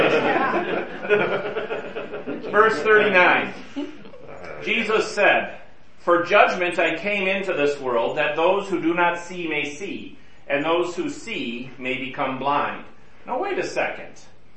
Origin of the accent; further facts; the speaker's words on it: United States; I'm an American and I'm a man, I don't do that.